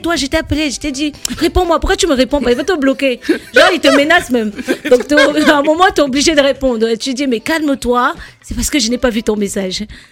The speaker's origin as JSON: {"language": "French", "country": "Rwanda", "lives_now": "Rouen, France", "said": "Je suis rwandaise, ouais. Oui, je suis rwandaise. On dirait pas, hein. Je suis un peu trop foncée pour quelqu'un qui vit dans le Nord."}